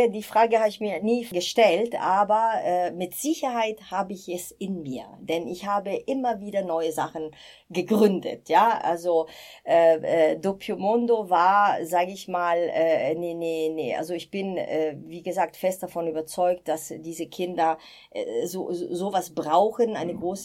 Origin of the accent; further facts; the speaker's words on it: Rome, Lazio, Italy; moved away as an adult; now in Germany; Also ich komme aus Rom, bin sozusagen mit 19 etwa nach Deutschland gekommen